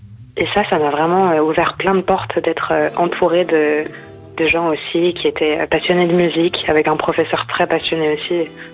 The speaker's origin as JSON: {"language": "French", "town": "Reims", "region": "Grand Est", "country": "France", "tie": "born there", "said": "Mais en fait, je suis née à Reims."}